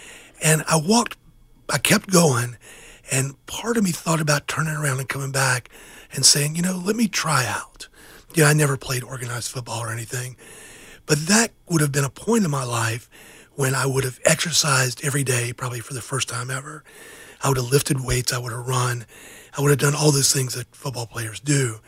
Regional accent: Georgia, United States; I grew up in the Deep South down on the Georgia coast, and food was, for our family, wealth.

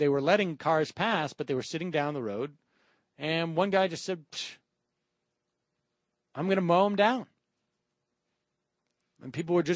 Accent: Worcester, Massachusetts, United States; My hometown getting active.

